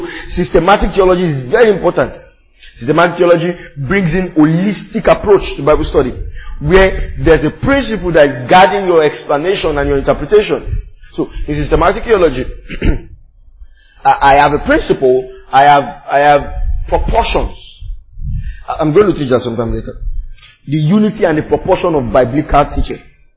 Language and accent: English; Nigeria; The way you're brought up, including myself, I'm Nigerian.